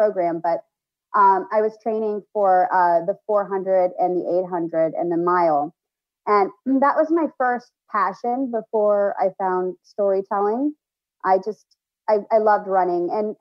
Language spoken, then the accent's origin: English; Texas, United States; also born or lived in Denver, Colorado; I was born in Denver, but I was raised primarily in Texas.